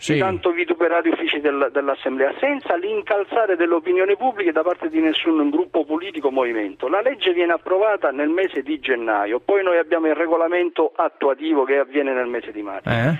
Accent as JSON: {"language": "Italian", "town": "Messina", "region": "Sicily", "country": "Italy", "lives_now": "Palermo, Italy", "said": "io sono di Messina e abito a Palermo"}